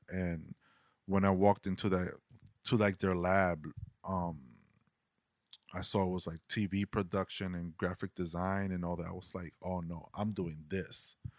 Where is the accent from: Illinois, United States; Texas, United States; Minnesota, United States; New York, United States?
New York, United States; Washington Heights; we were just these two dudes from Washington Heights, right?